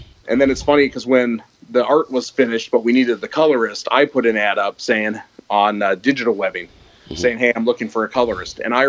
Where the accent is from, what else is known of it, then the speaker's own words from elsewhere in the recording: Seattle, Washington, United States; I'm from Seattle, he's also from Seattle, so I see him around a ton of conventions around here.